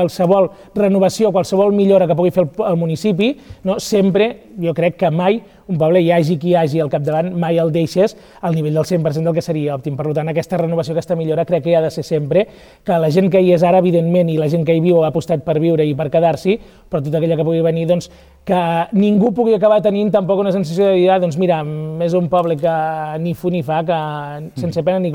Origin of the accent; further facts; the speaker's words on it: L'Espluga de Francolí, Catalonia, Spain; Doncs hem de conèixer com una persona de l'Espluga, una persona de peu de carrer